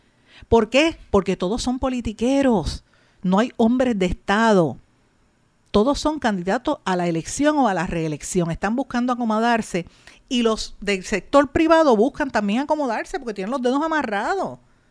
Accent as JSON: {"language": "Spanish", "country": "Puerto Rico", "said": "Soy boricua, para que tú lo sepas"}